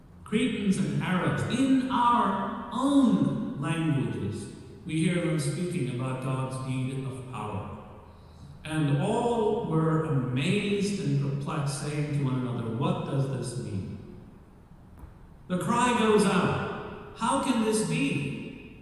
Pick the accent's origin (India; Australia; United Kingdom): India; Kerala; my home state of Kerala in South India.